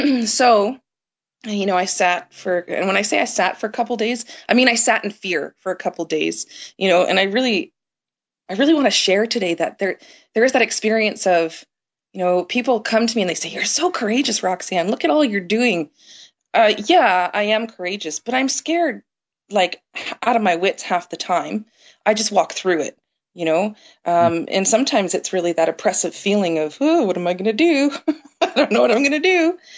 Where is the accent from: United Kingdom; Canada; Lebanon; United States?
Canada; Windsor, Ontario; I grew up in Windsor, Ontario. Which is like, it's very humid there, very beautiful weather, super hot in the summer.